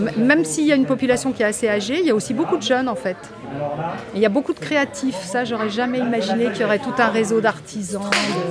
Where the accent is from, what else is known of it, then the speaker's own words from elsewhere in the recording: Paris, Île-de-France, France; born there; now in Creuse, France; Beaucoup en ville, beaucoup à Paris, puisque je suis née à Paris, mais j'ai aussi habité un peu à la montagne, un peu, mais je connaissais pas du tout la Creuse. Et j'ai surtout habité en ville, en fait, hein, mais à Paris